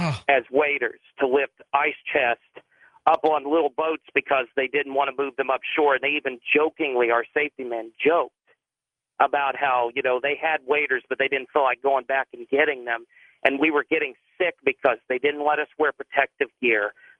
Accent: Biloxi, Mississippi, United States; My story is, I'm 23 years old. I'm from Biloxi

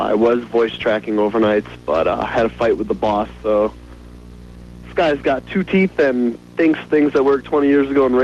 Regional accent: New York, United States; moved away as an adult; Yeah, well, I grew up in New York and moved here about almost 2 years ago.

